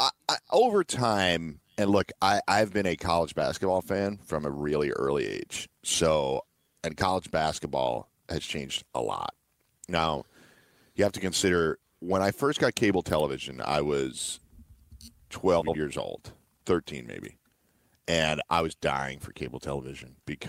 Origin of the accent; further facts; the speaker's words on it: New York City, New York, United States; the conference, since I grew up in New York City, it is the conference that I watch primarily.